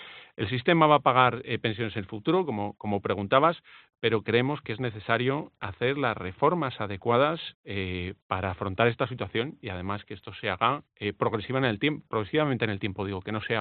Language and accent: Spanish; Spain; donde estamos tú y yo, Ángel, que somos españoles entre 44 y 64 años